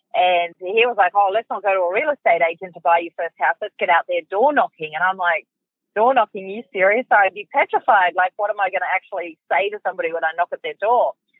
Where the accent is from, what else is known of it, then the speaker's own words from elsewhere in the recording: Sydney, New South Wales, Australia; So I grew up out in Western Sydney and I was kicked out of school in year 7.